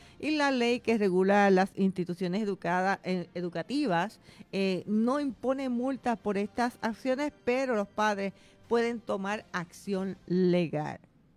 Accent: Puerto Rico; como todo puertorriqueño

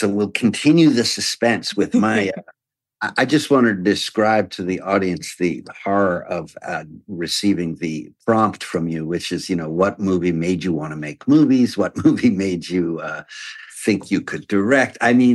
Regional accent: New York, United States; And then I would go to the movies because I grew up in New York.

